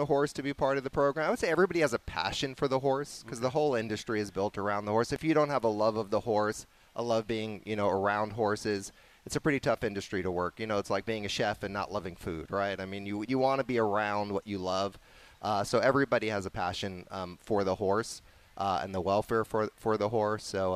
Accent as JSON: {"language": "English", "town": "Brooklyn", "region": "New York", "country": "United States", "tie": "born or raised there", "lives_now": "Tucson, United States", "said": "I was a Brooklyn kid, born and raised in Brooklyn, New York, and came out to Tucson for my degree in racetrack management"}